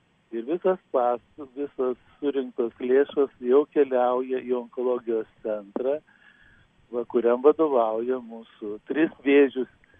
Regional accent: Klaipėda, Klaipėda County, Lithuania; teko ieškoti vietos gimtajame mieste, Klaipėdoje.

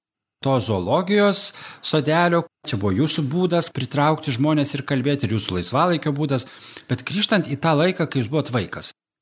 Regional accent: Plungė, Telšiai County, Lithuania; Kai kurie vat, žemaičiai gal man truputėlį ir priekaištauja, kad aš jau taip literatūriškai kalbu, kad net ir, pavyzdžiui, aš grįžęs į Plungę, iš kur kilęs, vis tiek, nu, aš jau mastau literatūriškai.

